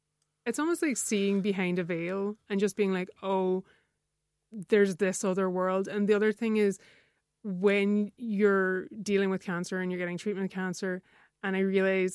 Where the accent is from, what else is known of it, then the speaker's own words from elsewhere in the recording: Ulster, Ireland; because I'm from Donegal, we use humour as a way of dealing with things